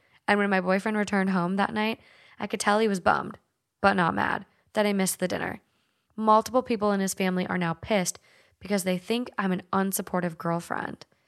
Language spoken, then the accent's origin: English; Minnesota, United States; accent: Minnesota; My Minnesota accent came out there.